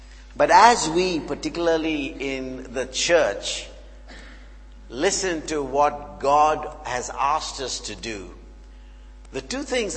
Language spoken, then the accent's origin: English; India; I come from India.